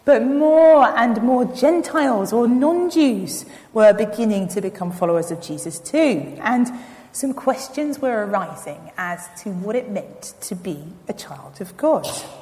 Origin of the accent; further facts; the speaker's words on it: London, United Kingdom; born there; I'm currently a vicar. I used to be a teacher. I'm British. I was born in London. I'm reasonably educated.